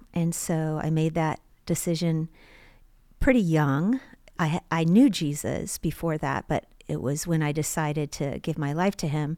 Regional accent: Virginia, United States; also born or lived in Honolulu, United States; I was born in Tripler Army Hospital. But most of my life, I've been in Virginia.

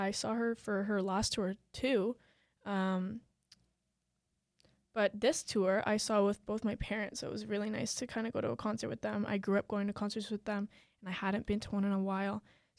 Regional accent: Toronto, Ontario, Canada; now in Waterloo, Canada; I'm from Toronto. That's where I'm born and raised, grew up there.

